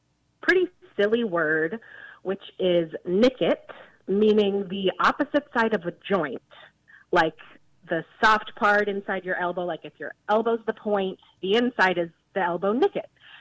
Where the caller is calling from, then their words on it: San Diego, California, United States; I'm calling from San Diego, California.